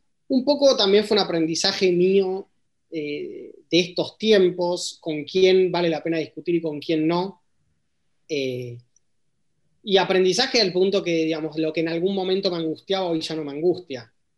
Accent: Argentina; El ejemplo para mí en Argentina, y perdónenme si estoy siendo muy argentino, es la vacuna

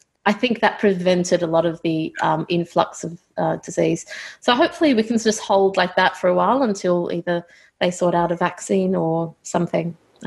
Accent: Sydney, New South Wales, Australia; moved away as an adult; now in London, United Kingdom; Born and bred in Sydney, Australia.

